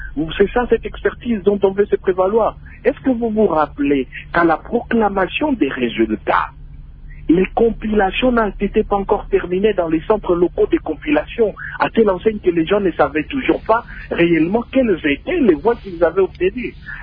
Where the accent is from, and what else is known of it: DR Congo